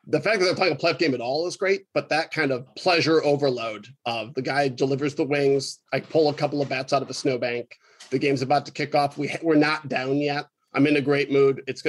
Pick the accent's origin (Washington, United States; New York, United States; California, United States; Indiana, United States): New York, United States; Rochester; I was raised in Rochester. My mother's a woman of the Southern tier. My father's a man of Albany. I'm an upstate scumbag all the way down into my bones.